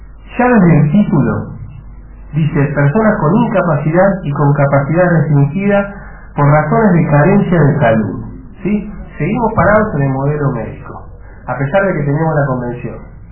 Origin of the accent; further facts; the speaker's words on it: Buenos Aires, Argentina; yo vengo de allá de Buenos Aires